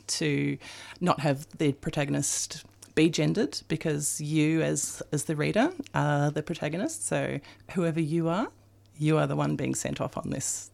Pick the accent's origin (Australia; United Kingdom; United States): Australia; Castlemaine, Victoria; starting off in your small town, which may or may not have some resemblance to my hometown of Castlemaine, and sent down to Melbourne.